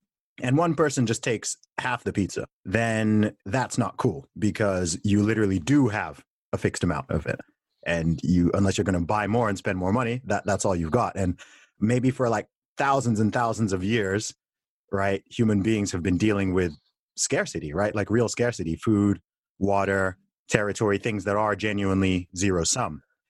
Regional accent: Saudi Arabia; I'm a religious guy. I'm a Christian. I always have been. I grew up in Saudi Arabia, surrounded by Muslims.

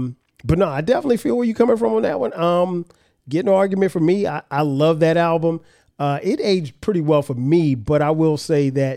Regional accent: Florence, South Carolina, United States; We had one in Florence as well, in my hometown of Florence, South Carolina.

